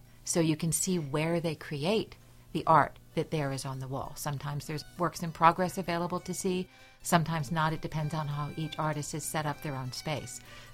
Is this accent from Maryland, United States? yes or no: yes; Maryland, United States; also born or lived in New York City; Actually, I'm not a native myself. I grew up in Maryland, lived in New York City for many years, and my husband and I moved to Wayne County because we wanted a more rural area to raise our kids.